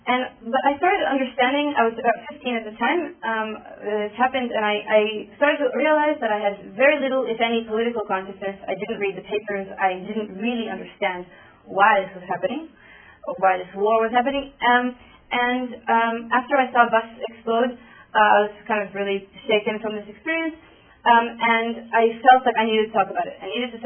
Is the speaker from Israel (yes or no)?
yes; Jerusalem, Jerusalem District, Israel; I grew up in Jerusalem, and I went to, my parents are not religious, and they're generally pretty liberal about a lot of things, but I went to a religious school.